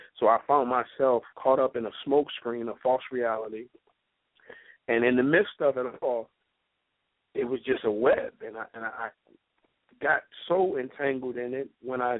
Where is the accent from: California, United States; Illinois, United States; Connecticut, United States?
California, United States; While growing up in California, I always remembered the life that my father had lived